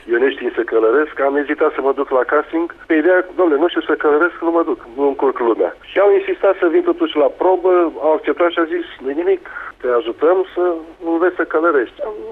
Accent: Moldavia, Romania; accent: Moldovan; un sudist, ca să zic mai exact, și pentru mine a fost un lucru dificil să pot vorbi ca cei din sud, să nu scap accentul meu de origine, din Moldova.

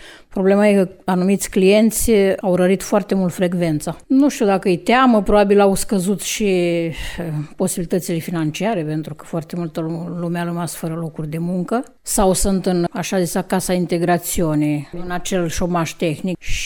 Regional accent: Focșani, Vrancea County, Romania; De lângă Focșani, de fapt, părinții mei sunt din Jariștea și eu sunt căsătorită în Mircești noi.

